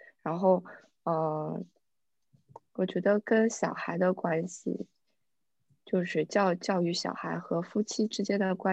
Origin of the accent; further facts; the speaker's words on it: China; now in Vancouver, Canada; 然后我是来自加拿大温哥华的，然后我来到温哥华才两年，我之前是在国内。跟随我丈夫去到了。